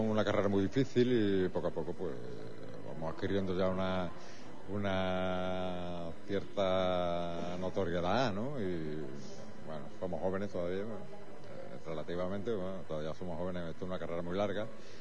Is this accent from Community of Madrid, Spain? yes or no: no; Huelva, Andalusia, Spain; como somos de Huelva, pues tenemos ese sentimiento muy arraigado